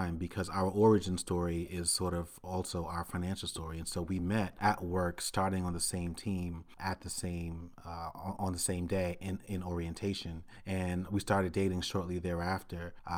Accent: Brooklyn, New York, United States; I mean, growing up in Brooklyn, one of the fun things we would do was go hang out on the roofs of buildings.

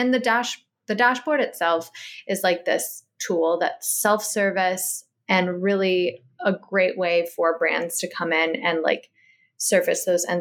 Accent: Kentucky, United States; I'm from Kentucky.

